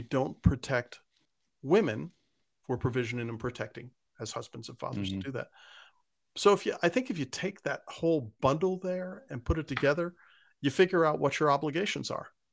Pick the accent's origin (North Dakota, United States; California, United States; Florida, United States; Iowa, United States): Florida, United States; Miami; I'm 8 years old. I'm wandering about. I was born and raised in Miami. So we're in Miami.